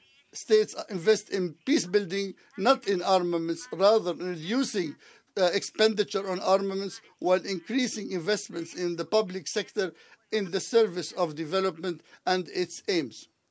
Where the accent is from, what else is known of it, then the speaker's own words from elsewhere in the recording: Yemen; I am from Yemen, and I represent the Arab Sisters Forum for Human Rights